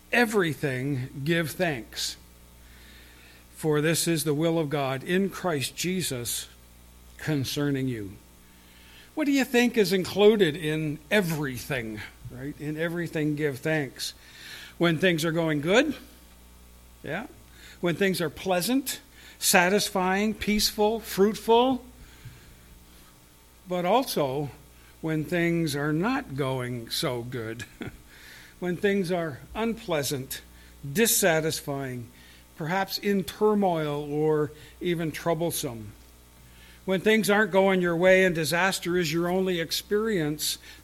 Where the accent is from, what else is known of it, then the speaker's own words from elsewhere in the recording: Canada; there is a difference for us as Christians, even though we're Canadian